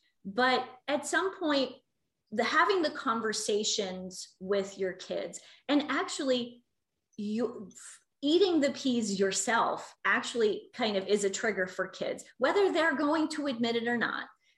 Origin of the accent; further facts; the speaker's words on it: New York, United States; I'm from New York originally. I'm a pizza snob.